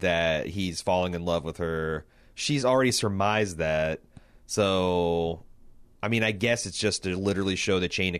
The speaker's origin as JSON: {"language": "English", "town": "Indianapolis", "region": "Indiana", "country": "United States", "said": "Because if you don't know, we're from Indianapolis, and that's the Indiana's largest indoor paintball arena."}